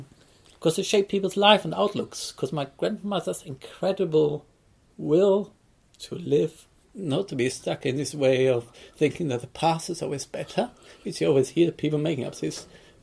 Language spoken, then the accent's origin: English; Germany; growing up in Germany